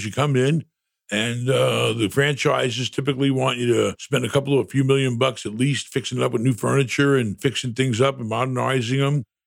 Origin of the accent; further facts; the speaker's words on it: New York City, New York, United States; I grew up in New York. I grew up block off Broadway.